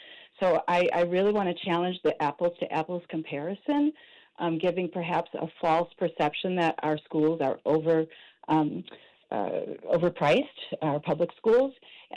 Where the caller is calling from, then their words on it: South Burlington, Vermont, United States; I am calling from South Burlington, and like many towns and cities in our state, we are facing another challenging budget year for our public schools.